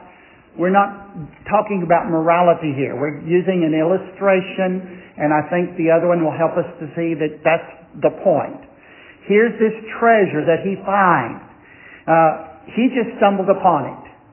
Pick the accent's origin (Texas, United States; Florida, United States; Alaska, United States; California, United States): Texas, United States; and I'm a Texan. I love Texas.